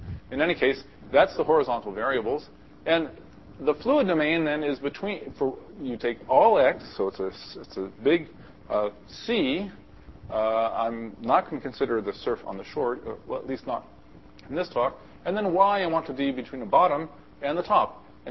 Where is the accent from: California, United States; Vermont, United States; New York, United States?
California, United States; since I was a kid, I grew up in California, and you're right on the, you know, pretty close to the coast